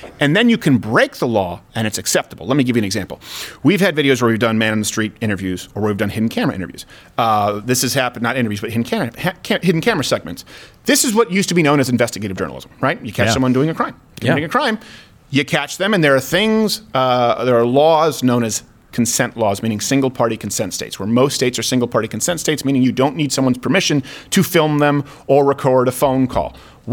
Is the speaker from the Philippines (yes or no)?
no; Canada; I grew up in Canada